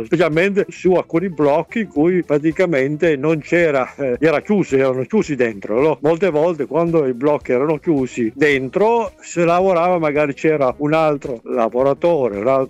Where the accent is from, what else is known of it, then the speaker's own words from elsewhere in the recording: San Ferdinando di Puglia, Apulia, Italy; moved away as an adult; per me che venivo praticamente da un paese, io vengo dalla Puglia, San Ferdinando di Puglia. Sono come tanti giovani che si è diplomato al sud, dopo non avendo lavoro si è trasferito al nord.